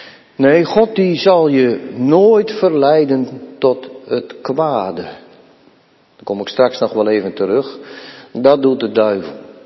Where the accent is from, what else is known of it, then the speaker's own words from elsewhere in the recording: Urk, Flevoland, Netherlands; Jongens en meisjes, ik kom van Urk. En dan heb je wel een klein beetje verstand van vissen.